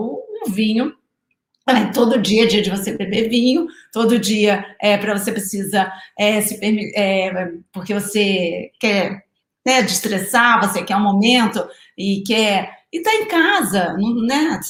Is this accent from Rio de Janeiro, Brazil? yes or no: yes; Rio de Janeiro, Brazil; no Rio de Janeiro, que eu venho do Rio de Janeiro.